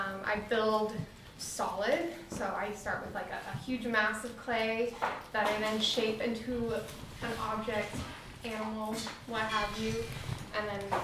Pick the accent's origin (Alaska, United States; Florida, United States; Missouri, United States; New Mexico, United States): Alaska, United States; Anchorage; So I was born and raised here in Alaska from Anchorage originally, where I graduated with a BFA in 2018 from UAA.